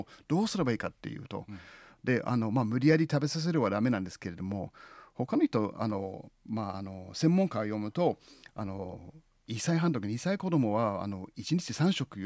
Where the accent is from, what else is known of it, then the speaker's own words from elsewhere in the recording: United States; なんかアメリカ人としてですね、アメリカそういう経験もないんですよね。